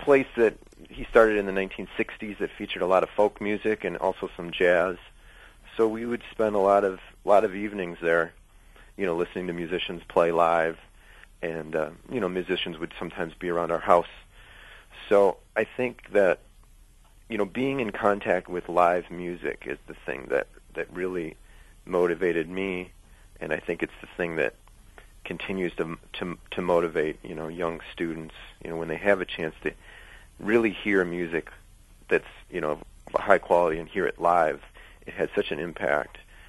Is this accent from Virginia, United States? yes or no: no; Milwaukee, Wisconsin, United States; I grew up here in Milwaukee, and I started...